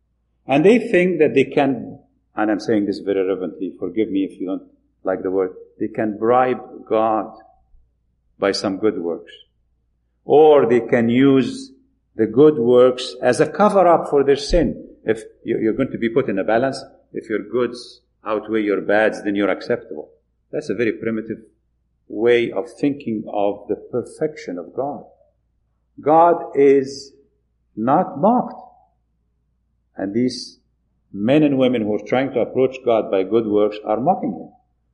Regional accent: Egypt; You see, I come from Egypt.

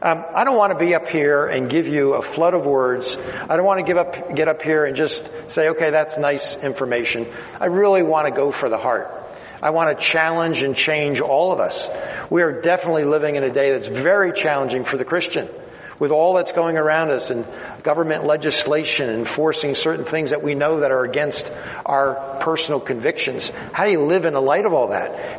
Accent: New Jersey, United States; I'm from the Jersey Shore. I forgot to mention that. I'm from New Jersey, on the east coast of Jersey, and I'm from the Jersey Shore.

